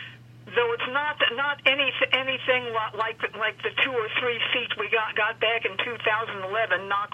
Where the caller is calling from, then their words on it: Chicago, Illinois, United States; Okay, I'm calling from Chicago where it's about 5 minutes to 12, and we're going to be getting about a foot of snow.